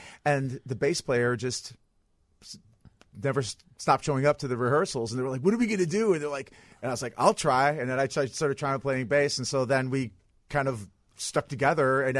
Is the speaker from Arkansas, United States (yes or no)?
no; Chicago, Illinois, United States; From Chicago, yeah. Grew up Logan Square and then lived Northwest Side.